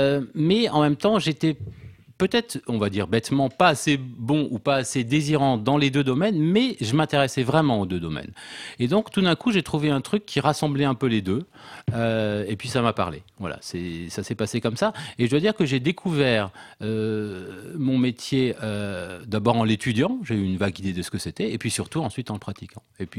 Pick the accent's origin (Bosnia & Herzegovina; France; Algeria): France; Strasbourg, Grand Est; je suis de Strasbourg